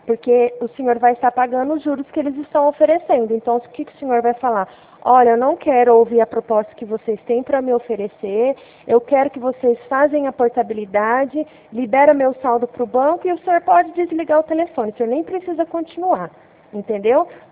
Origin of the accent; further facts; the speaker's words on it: Ribeirão Preto, São Paulo, Brazil; Sou de Ribeirão Preto.